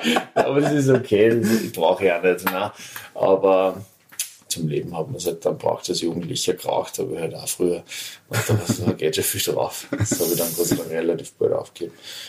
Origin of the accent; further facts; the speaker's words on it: Austria; bei uns in Österreich